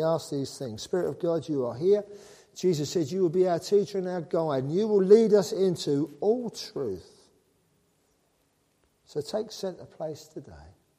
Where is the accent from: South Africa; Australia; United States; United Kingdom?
United Kingdom; England; I didn't say anything, I'm English.